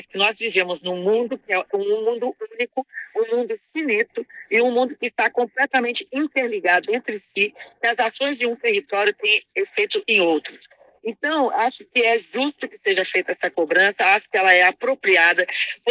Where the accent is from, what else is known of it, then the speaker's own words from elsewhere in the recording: Brazil; Afinal de contas, como brasileiros, a gente se relaciona com esses espaços naturais.